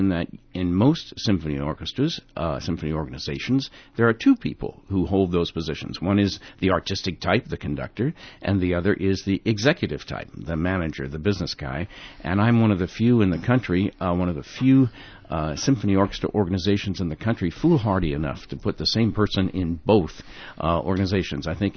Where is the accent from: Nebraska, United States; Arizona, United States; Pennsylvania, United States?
Pennsylvania, United States; East Stroudsburg; born there; I was born in East Stroudsburg in the Pocono Mountains of Pennsylvania, northeast Pennsylvania